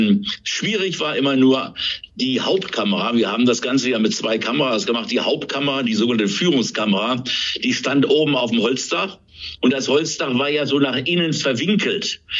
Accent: Osterode, Lower Saxony, Germany; now in Wiesbaden, Germany; Ich bin Niedersachse und ich bin ja auch nicht in Braunschweig geboren. Ich komme ja aus Osterode. Und als Niedersachse, der fest seit 1976 in Hessen in Wiesbaden wohnt

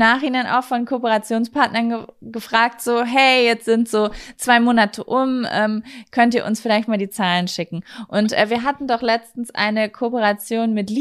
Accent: North Rhine-Westphalia, Germany; Bei uns in Ostwestfalen gibt es ja ganz viel.

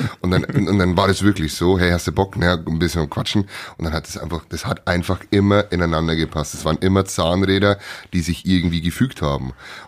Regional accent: Neunburg vorm Wald, Bavaria, Germany; Aus Neuenburg vom Wald zumindest.

